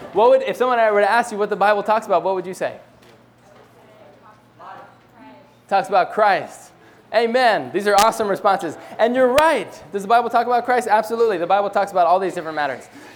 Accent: Cambridge, Massachusetts, United States; I'm from Cambridge, Massachusetts. It's a Cambridge in Massachusetts, not in the UK, right next to Boston.

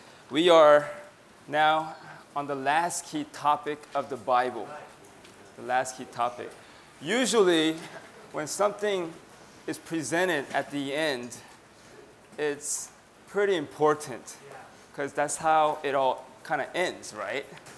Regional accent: Boston, Massachusetts, United States; Hi. I'm from Boston.

